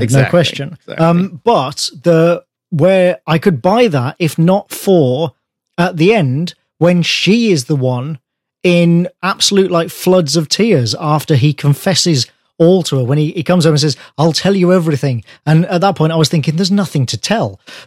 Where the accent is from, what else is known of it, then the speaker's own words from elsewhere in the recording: United Kingdom; And maybe this is not to do with me being British, but something to do with, sort of me and my background and life.